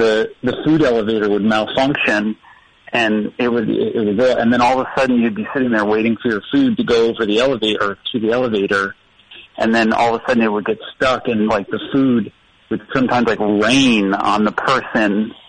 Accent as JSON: {"language": "English", "town": "Point Pleasant", "region": "New Jersey", "country": "United States", "tie": "born or raised there", "said": "Yeah, so I grew up in Point Pleasant, New Jersey."}